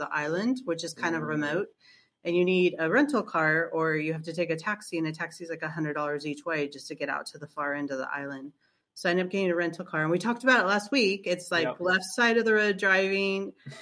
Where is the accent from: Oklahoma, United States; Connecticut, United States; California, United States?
California, United States; like we're from California, or I'm from California, so Mexican food is big in California.